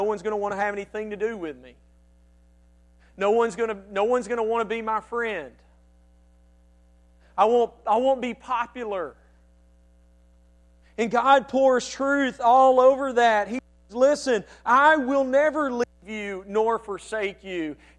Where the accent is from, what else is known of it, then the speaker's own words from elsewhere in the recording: Hamilton, Alabama, United States; When I was little growing up in Hamilton, Alabama, in our house, we had a basement.